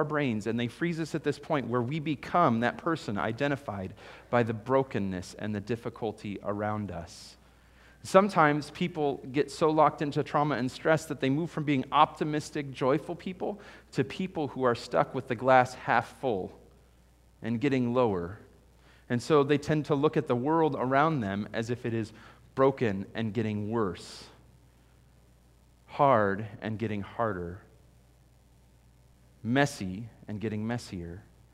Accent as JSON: {"language": "English", "country": "United States", "said": "I'm an American. I'm middle class."}